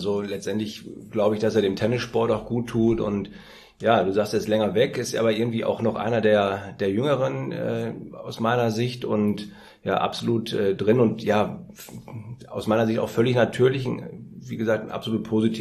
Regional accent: North Rhine-Westphalia, Germany; Dass ich nicht aus Bayern komme, das hört man, glaube ich, noch viel deutlicher. Also ich bin Ruhrpottler

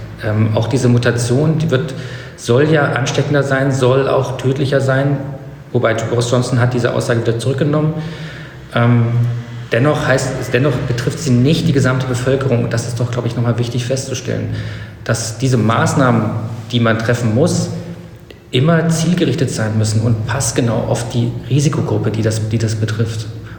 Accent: East Germany, Germany; ich bin in der DDR groß geworden

